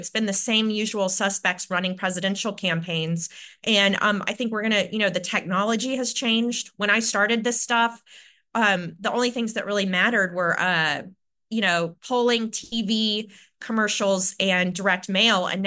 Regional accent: Texas, United States; I'm from Texas.

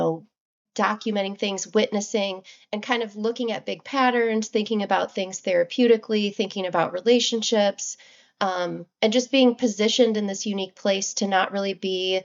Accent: Rock Island, Illinois, United States; Yeah, so I grew up in Rock Island, so it's very much rooted in my love for this place.

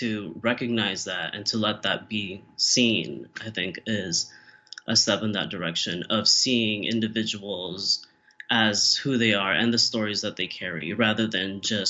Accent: Philippines; as a person of color, as a Filipino, as this

